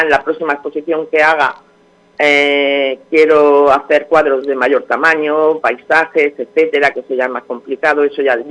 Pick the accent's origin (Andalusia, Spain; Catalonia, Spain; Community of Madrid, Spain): Andalusia, Spain; Vera; Pues soy de Vera.